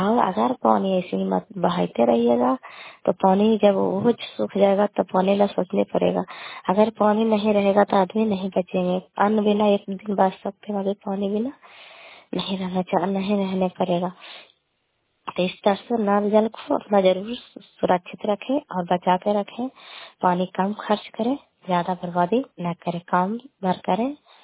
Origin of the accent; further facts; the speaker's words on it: Kaliyapur, Bihar, India; घर कलियापुर वाली, बेलसी पंचायत, प्रखंड चंदी, जिला ललंदा का निवासी हूँ।